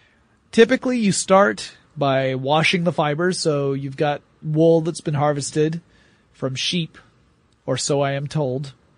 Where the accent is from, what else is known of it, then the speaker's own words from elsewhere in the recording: the South, United States; because I'm from the South, and they were very popular.